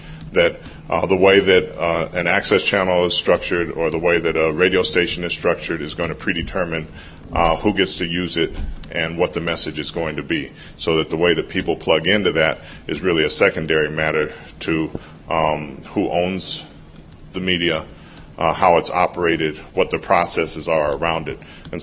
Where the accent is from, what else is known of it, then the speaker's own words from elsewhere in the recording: California, United States; And I was raised in California during the what was called the Black Arts Movement